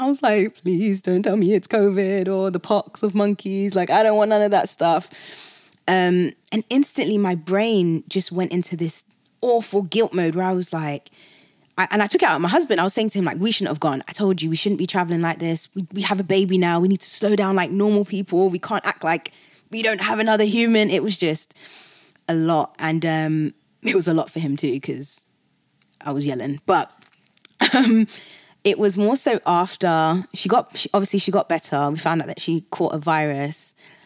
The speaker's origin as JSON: {"language": "English", "country": "United Kingdom", "accent": "British", "lives_now": "United States", "said": "because I'm British, so it's a different accent."}